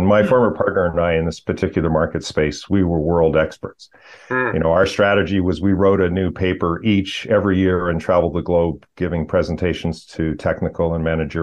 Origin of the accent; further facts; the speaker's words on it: Edmonton, Alberta, Canada; now in Vancouver, Canada; I grew up in Edmonton, Alberta, which is the provincial capital.